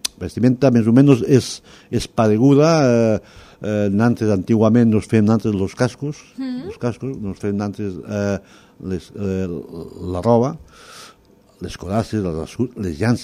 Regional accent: Flix, Catalonia, Spain; som de Flix.

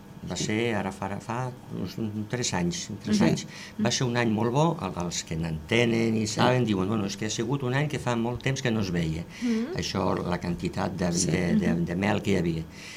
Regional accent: Barcelona, Catalonia, Spain; els pares són d'Arnes, tota la família és d'Arnes. Jo sóc de Barcelona, però bueno, sempre he estat molt lligat a Arnes i bueno, i es considero que és el meu poble.

